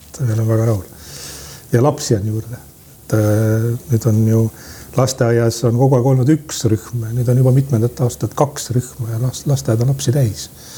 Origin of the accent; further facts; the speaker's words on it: Saare County, Estonia; Vahepeal oli kulliküla Lümanda vallas, et sinna ühe maja pidamise. Ja noh, oma lapsepõlve ma olen seal kasvanud. Ja kihelkonna koolis käinud.